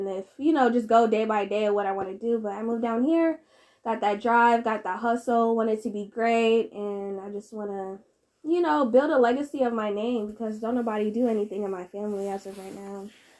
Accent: Connecticut, United States; I'm from Connecticut. So, growing up in Connecticut, I was very spoiled.

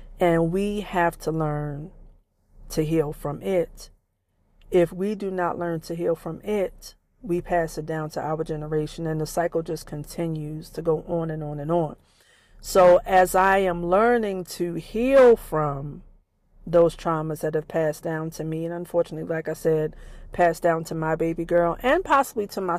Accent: Queens, New York, United States; also born or lived in Maryland; I grew up in Queens, New York.

